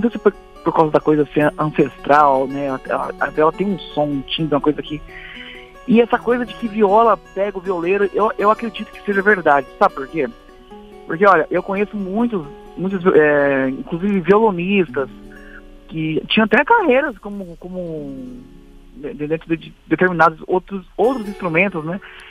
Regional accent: Exaporã, São Paulo, Brazil; also born or lived in Marília; Eu sou, nasci em Marília, mas eu sou criado em Exaporã, na região de Exaporã, fazenda.

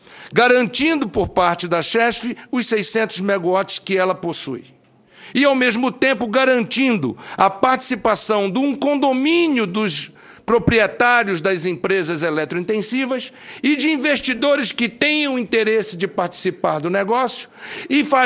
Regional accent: Amazonas, Brazil; Senhores, eu sou do Amazonas.

